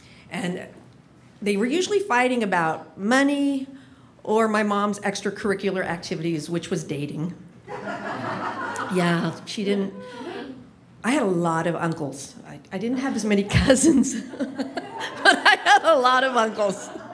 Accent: Riverside, California, United States; All right, so I grew up in Riverside, California, and I have five brothers.

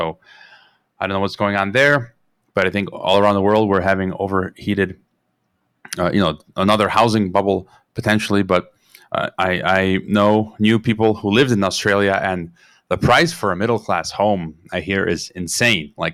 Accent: Illinois, United States; And in my home state of Illinois, with these crazy Pritzkers, Governor Pritzker, the billionaire family pushing synthetic sex identities

